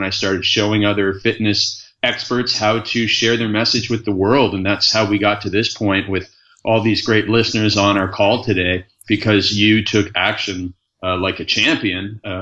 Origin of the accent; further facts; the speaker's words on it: Stratford, Ontario, Canada; born there; I was born in Stratford, Ontario.